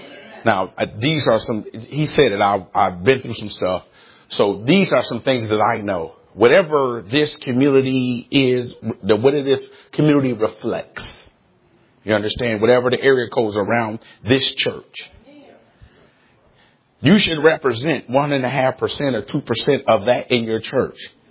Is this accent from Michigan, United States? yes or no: yes; Detroit, Michigan, United States; Now, I'm born and raised in Detroit, and I was in one of these super dysfunctional families